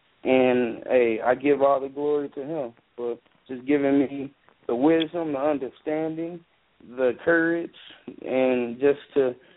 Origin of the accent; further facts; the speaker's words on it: Dallas, Texas, United States; Well, I'm from Dallas, and in Dallas I attend the church, Friendship West Baptist Church